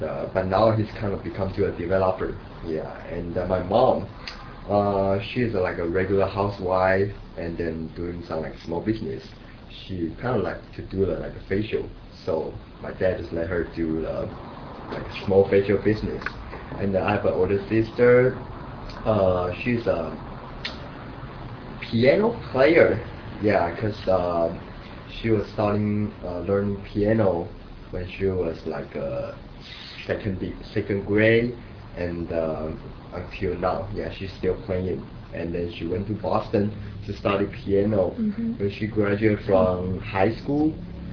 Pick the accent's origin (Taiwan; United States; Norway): Taiwan; Taipei; English is a second language; Okay, my hometown. Okay, originally from Taiwan, Taipei